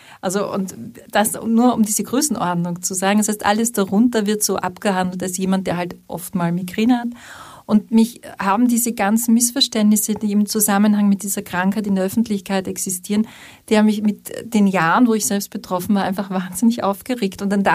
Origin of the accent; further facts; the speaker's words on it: Klagenfurt, Carinthia, Austria; also ich komme aus Klagenfurt.